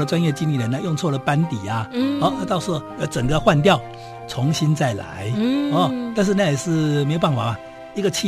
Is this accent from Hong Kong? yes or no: no; Taiwan; 印度人跟我们台湾人不一样啊。我们台湾人在搞数学，对不对？